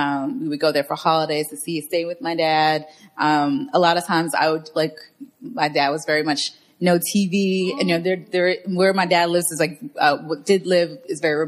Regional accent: Arlington, Virginia, United States; But my mom does live in D.C. proper now, but I grew up in Arlington, Virginia.

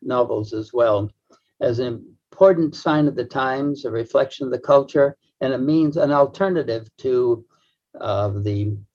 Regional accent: Massachusetts, United States; I came from Massachusetts, and the days end soon, early, and the autumnal darkness in which Hawthorne did his best writing.

